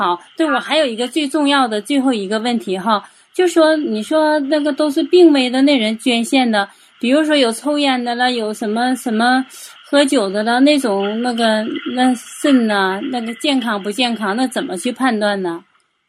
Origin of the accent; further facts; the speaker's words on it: Shenyang, Liaoning, China; 我是沈阳人呢